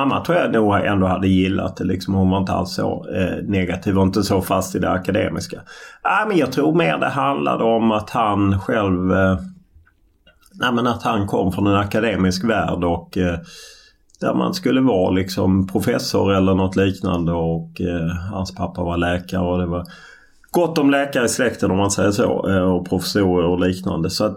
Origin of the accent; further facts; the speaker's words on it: Lund, Skåne, Sweden; Jag är uppvuxen i Lund